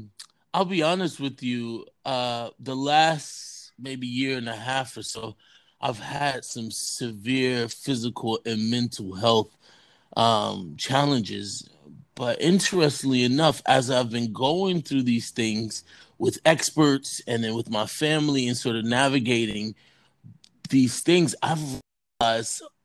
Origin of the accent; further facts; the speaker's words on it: Brooklyn, New York, United States; So I grew up in... I was in Brownsville in Brooklyn. Yeah, so... I affectionately refer to myself as a project kid.